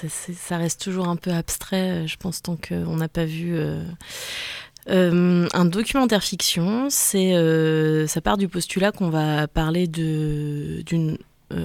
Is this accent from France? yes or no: yes; Tours, Centre-Val de Loire, France; Oui, je viens de Tours